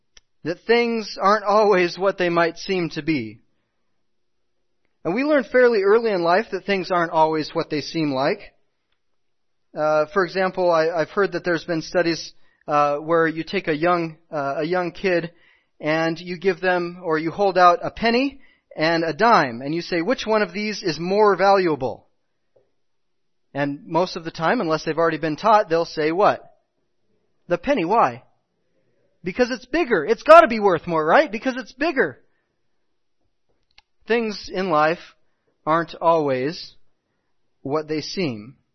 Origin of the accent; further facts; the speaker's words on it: Walla Walla, Washington, United States; As I already mentioned, I grew up in Walla Walla in southeastern Washington.